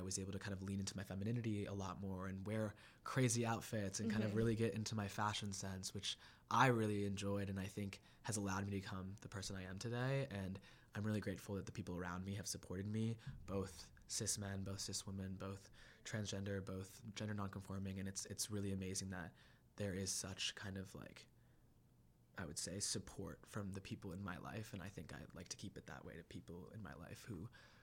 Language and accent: English; Newtown, Connecticut, United States; Yeah, and I'm originally from Newtown, Connecticut.